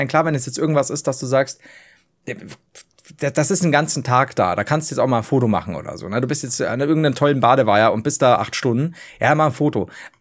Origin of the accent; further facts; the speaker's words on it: Bavaria, Germany; ich komme halt von unten aus Bayern.